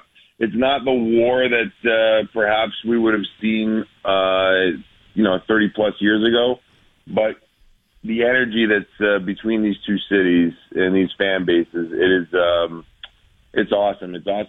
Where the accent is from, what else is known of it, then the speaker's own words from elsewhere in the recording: United States; I'm an American guy working for an American broadcast team